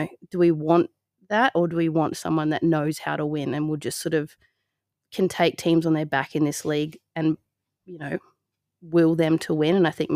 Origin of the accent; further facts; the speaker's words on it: Adelaide, South Australia, Australia; So I was actually born and raised in Adelaide.